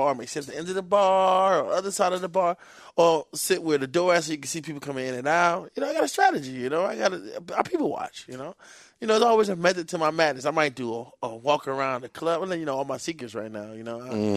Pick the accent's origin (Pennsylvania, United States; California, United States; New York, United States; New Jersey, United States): New Jersey, United States; now in Florida, United States; No, I'm from Jersey.